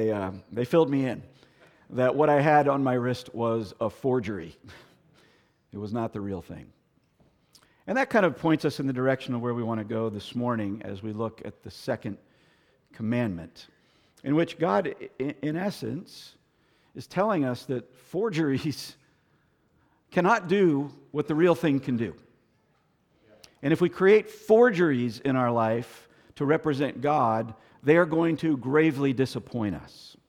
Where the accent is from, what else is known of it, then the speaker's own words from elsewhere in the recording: Florida, United States; I grew up in Florida, so we didn't have things like New York City.